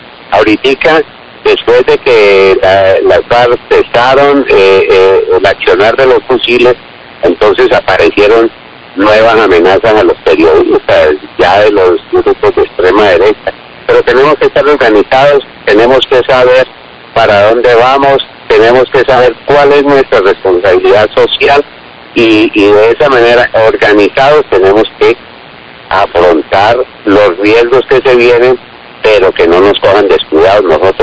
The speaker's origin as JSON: {"language": "Spanish", "country": "Colombia", "said": "pero como se dice coloquialmente, somos colombianos"}